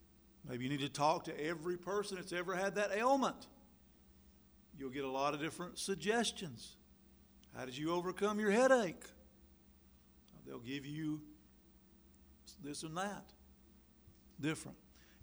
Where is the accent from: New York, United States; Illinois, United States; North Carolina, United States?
North Carolina, United States; Well, I know from growing up in North Carolina, and we had commercials